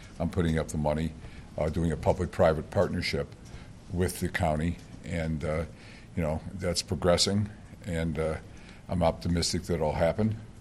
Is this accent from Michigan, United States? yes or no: yes; Detroit, Michigan, United States; I didn't know him, even though we're both from Detroit.